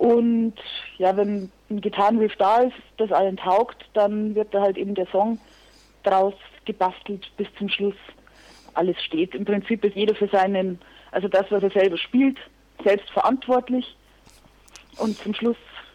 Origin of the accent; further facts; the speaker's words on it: Regensburg, Bavaria, Germany; Und wir sind alle aus dem Raum Regensburg.